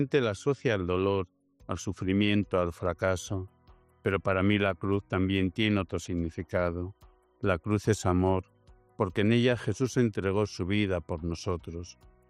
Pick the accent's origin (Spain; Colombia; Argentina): Spain; Alcorisa, Aragon; es el centro de las fiestas de mi pueblo en Alcoriza, en Teruel